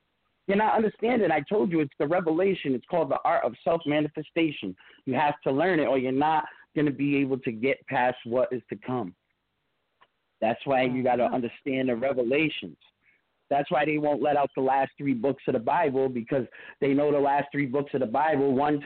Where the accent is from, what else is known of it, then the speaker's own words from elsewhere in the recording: Rhode Island, United States; America, I'm from New England. I'm from Rhode Island. We're progressive out here.